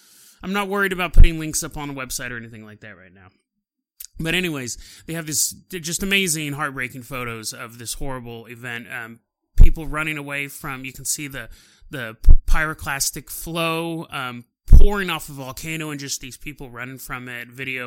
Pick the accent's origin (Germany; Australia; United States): United States; California; I've been through a couple earthquakes because I'm from California. I was in the 88 earthquake in Alameda